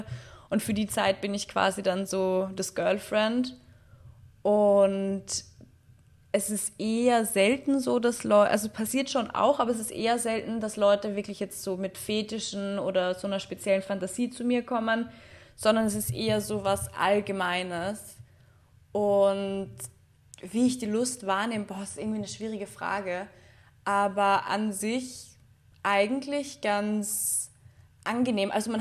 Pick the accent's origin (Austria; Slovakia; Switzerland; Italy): Austria; ich komme auch aus Österreich, und da habe ich in so einem Café gearbeitet